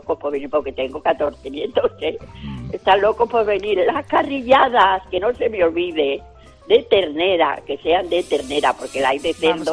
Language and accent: Spanish; Madrid, Community of Madrid, Spain; O yo soy de Madrid.